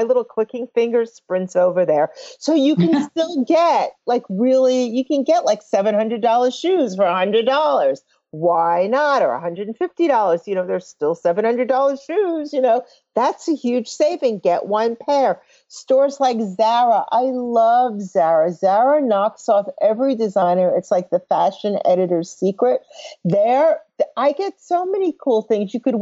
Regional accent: New York, United States; But I'm lucky to do that because I'm a New Yorker and, you know, there's lots of brands here.

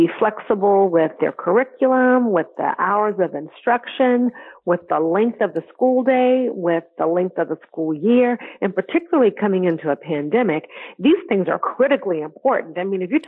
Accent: Connecticut, United States; That our kids are struggling, especially in the state of Connecticut, which is my hometown, yeah.

